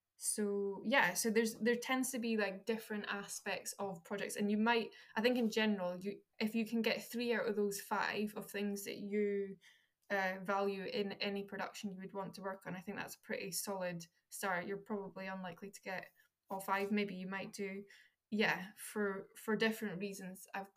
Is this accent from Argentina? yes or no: no; Dundee, Scotland, United Kingdom; I'm from Dundee, I'm very proud to be from Dundee. But I was also, because I went to a normal state school in Dundee